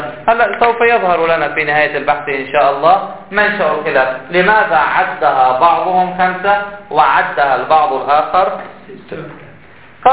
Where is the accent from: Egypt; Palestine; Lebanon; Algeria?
Lebanon; نحن عندنا بلبنان هذه اللفظة نستعملها للطرفين